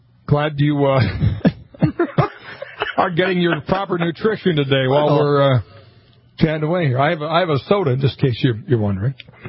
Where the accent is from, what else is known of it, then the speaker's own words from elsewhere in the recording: Minnesota, United States; I grew up in Minnesota.